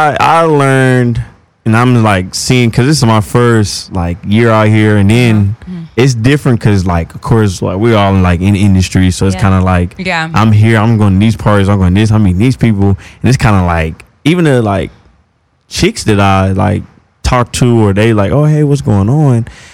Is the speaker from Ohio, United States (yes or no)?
no; Houston, Texas, United States; I'm from Texas, so I'm from Houston, Texas, so it's different from, I guess, in LA because in the South